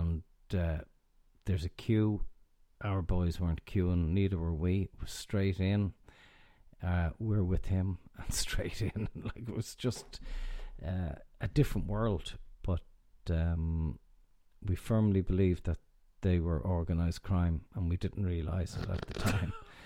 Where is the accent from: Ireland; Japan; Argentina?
Ireland; So we being Irish and you're abroad and one or two drinks and whatever